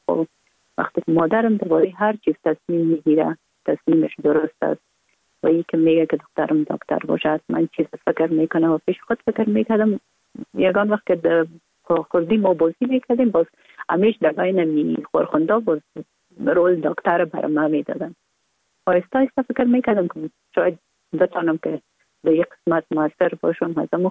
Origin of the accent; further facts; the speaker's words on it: Kabul, Afghanistan; ما در کابل به دنیا آمدیم، اصلا از طرف پدر از ننگرهار و از طرف مادر از کابل هستیم. در کابل به دنیا آمدیم،